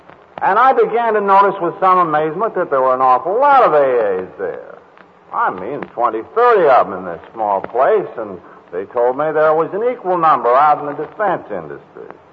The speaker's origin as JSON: {"language": "English", "region": "Vermont", "country": "United States", "said": "Incidentally, I'm not from New York, so I can say what I'm going to say with impunity. I'm a Vermonter, and therefore one of the damnedest of Yankees."}